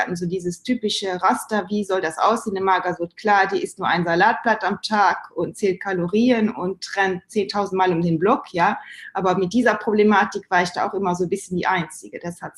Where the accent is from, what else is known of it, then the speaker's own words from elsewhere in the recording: Luxembourg; now in Germany; dann bin ich umgezogen von Luxemburg nach Deutschland und habe einen Cut gemacht. Also ich bin Luxemburgerin ursprünglich